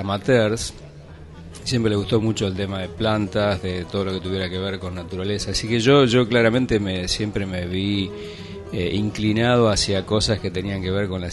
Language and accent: Spanish; Bahía Blanca, Buenos Aires Province, Argentina; me acuerdo de chico, a ver, yo soy de Bahía Blanca